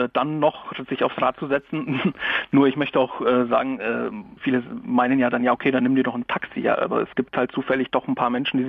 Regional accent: Germany; Ja, also zwar bin ich in Deutschland geboren und aufgewachsen, aber habe doch Verbindungen nach Polen

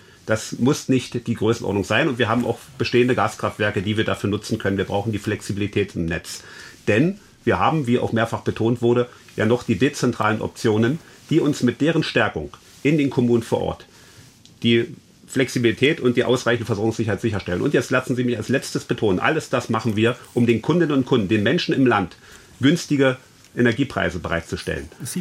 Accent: Chemnitz, Saxony, Germany; bei mir in meiner Heimatstadt Chemnitz

